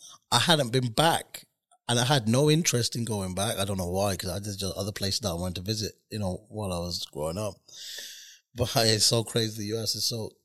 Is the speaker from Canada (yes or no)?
no; Birmingham, West Midlands, United Kingdom; I was born in Birmingham. Yeah.